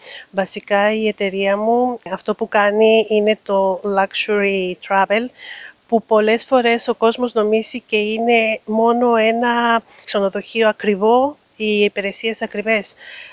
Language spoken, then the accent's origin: Greek; Peru; Greek is a second language; moved away as an adult; now in Greece; βασικά είμαι από το Περού και ήμουν αεροσύνοδος και γνώρισα τον σύζυγο πιλότο στην Ολυμπιακή και έτσι καταλήξα στην Ελλάδα.